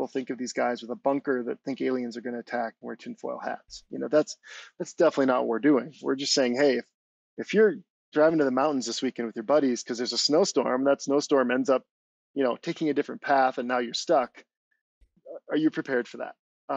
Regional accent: Wisconsin, United States; I grew up in Wisconsin, right? If there was a snowstorm or a tornado, you know, we'd go help our neighbors.

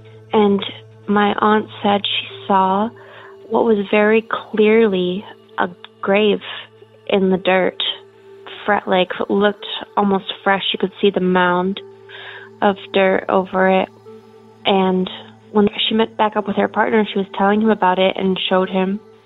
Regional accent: Portland, Oregon, United States; Hello there. I'm from Portland, Oregon.

